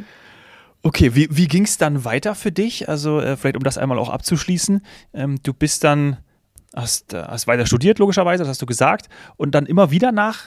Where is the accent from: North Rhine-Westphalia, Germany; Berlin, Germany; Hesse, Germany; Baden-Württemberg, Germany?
Hesse, Germany; born there; ich komme gebürtig aus Nordhessen